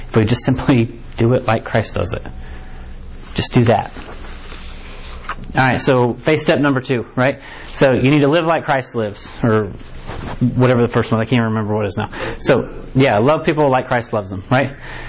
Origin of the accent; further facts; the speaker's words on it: Harrisonville, Missouri, United States; Right, so I know that we're from Hicktown, USA, right here in Harrisonville. So we're all pretty much the same, right?